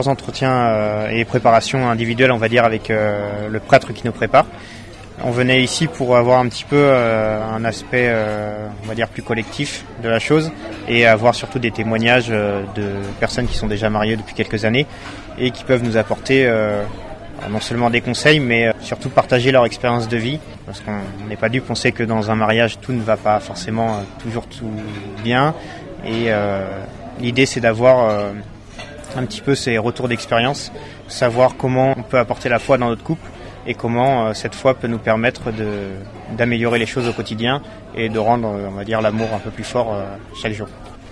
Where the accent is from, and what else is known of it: Angers, Pays de la Loire, France; now in Pau, France